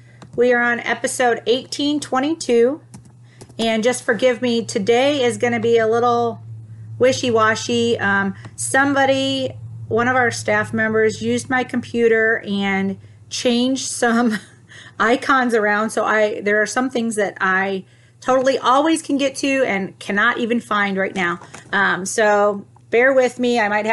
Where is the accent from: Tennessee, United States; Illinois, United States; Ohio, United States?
Ohio, United States; Toledo; I'm from Ohio, guys, so I'm from Toledo, but I don't tell a lot of people that.